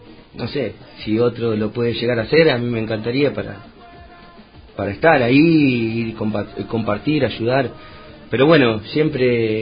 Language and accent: Spanish; Rojas, Buenos Aires Province, Argentina; yo desde que viví en Rojas, nací en Rojas